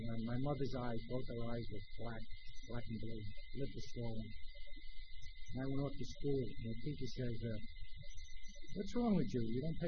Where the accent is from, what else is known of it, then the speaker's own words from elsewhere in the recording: New York City, New York, United States; You know, I think alcohol taught me one thing growing up in Brooklyn as a young kid.